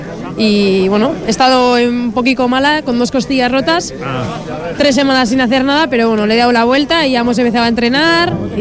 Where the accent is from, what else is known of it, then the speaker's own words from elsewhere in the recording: Heredia, Basque Country, Spain; soy de Heredia.